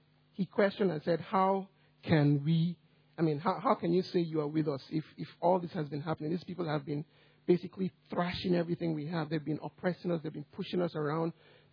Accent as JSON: {"language": "English", "country": "Nigeria", "said": "I'm short, I'm fat, I'm even Nigerian"}